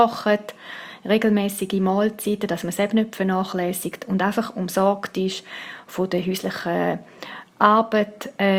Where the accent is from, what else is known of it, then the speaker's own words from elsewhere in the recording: Switzerland; Und ich meine, die Läden haben offen bei uns in der Schweiz.